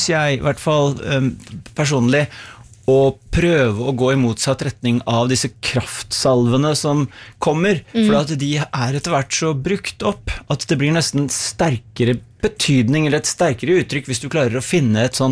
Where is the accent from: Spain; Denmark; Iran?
Denmark; Norwegian is a second language; now in Norway; som jo ble brukt veldig mye der jeg vokste opp som barn i Danmark, for da betyr jo det rett og slett bare et gjerde.